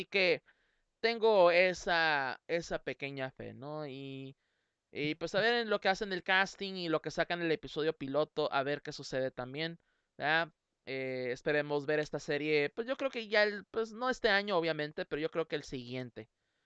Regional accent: Mexico; buena pregunta, porque somos mexicanos, ¿verdad?

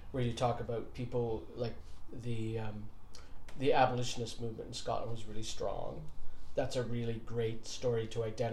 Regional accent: Hamilton, Ontario, Canada; like knowing growing up in Hamilton, where I grew up.

